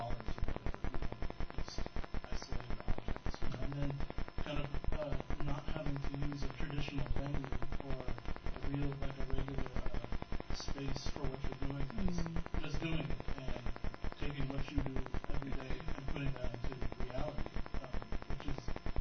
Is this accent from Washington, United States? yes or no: no; Oakland, California, United States; So anyway, growing up in Oakland is a lot different than kids moving here to Oakland to take advantage of the cheap rent